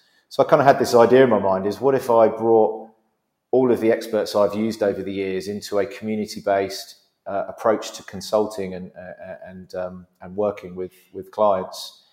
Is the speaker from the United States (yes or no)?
no; London, United Kingdom; So, I grew up in quite a sort of colourful background in sort of East London, living with lots of different nationalities.